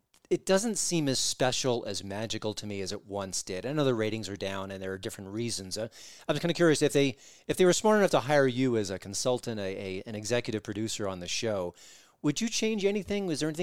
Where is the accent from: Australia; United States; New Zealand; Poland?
United States; Long Island, New York; I grew up on Long Island.